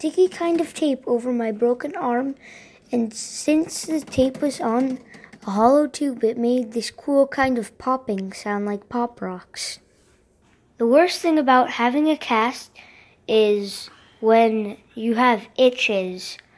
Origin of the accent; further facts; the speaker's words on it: Colonia, New Jersey, United States; from Colonia, New Jersey.